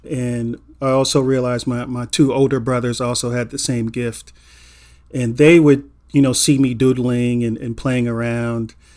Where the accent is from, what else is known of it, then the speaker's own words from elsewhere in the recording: Inglewood, California, United States; if you're a black man growing up in Inglewood in the 80s, getting to 17 or 18 was a win, you know?